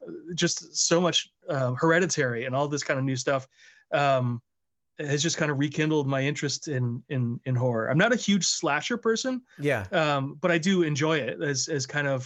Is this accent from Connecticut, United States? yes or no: yes; Hartford, Connecticut, United States; also born or lived in New York; I grew up. I grew up in Hartford, Connecticut area and, you know, pretty suburb